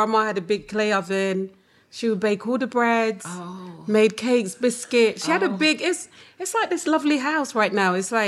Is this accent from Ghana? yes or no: yes; Accra, Greater Accra, Ghana; now in United States; decided that the best option would be to go back to Accra. And actually, it was the best thing because growing up in Ghana was so different when I compare it to my kids growing up in Lubbock